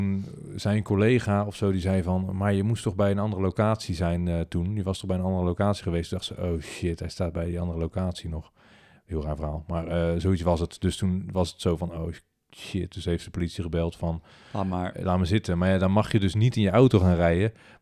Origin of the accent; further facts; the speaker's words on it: Netherlands; maar wij als Hollanders zijn altijd...